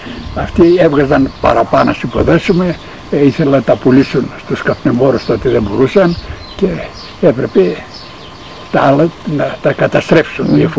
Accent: Serres, Central Macedonia, Greece; Σέρας, ναι. Η μάνα μου η συγχωρημένη ήταν από την Ευαγγελίστρια. Ο μπαμπάς μου ήταν από τον Αγίου Παντελέμωνα.

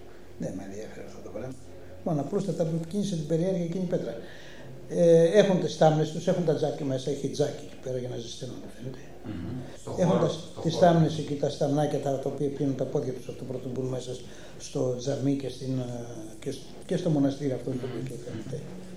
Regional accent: Sikorachi, Eastern Macedonia and Thrace, Greece; Διότι εγώ θυμάμαι από το χωριό μου, εμείς χορεύαμε πολλούς ποντιακούς χορούς.

